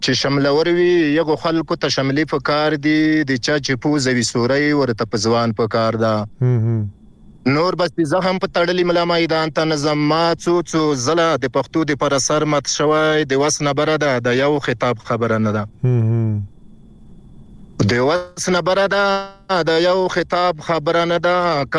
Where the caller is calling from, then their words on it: Paktika, Afghanistan; د افغانستان د پکتیکا ولایت نه در سره پلایم